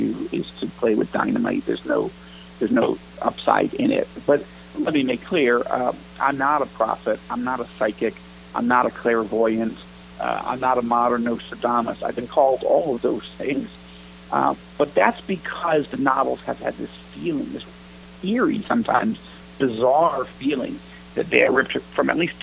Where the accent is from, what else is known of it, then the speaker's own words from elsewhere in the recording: United States; I described it when I grew up in the States that I'm one of the few Jewish people in America that didn't get the financial gene, okay?